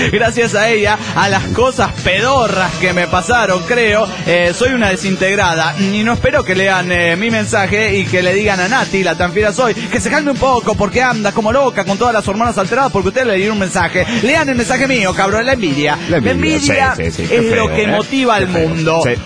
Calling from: Tarija, Bolivia; de Tarija, Bolivia.

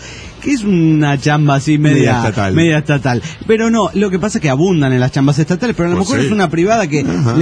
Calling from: Minnesota, United States; desde Minnesota, United States of America. Bueno, quiero confesarles que estoy nervioso porque es mi primer día en un nuevo trabajo en Minnesota.

